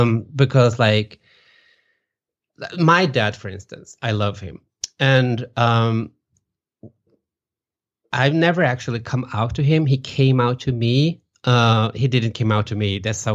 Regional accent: Västra Götaland, Sweden; English is a second language; I'm from the West Coast, close to Gothenburg.

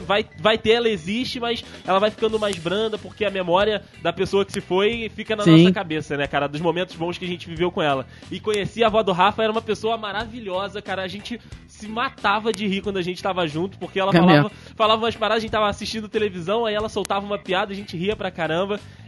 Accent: Rio Grande do Sul, Brazil; Sou eu gaúcho, branco e careca.

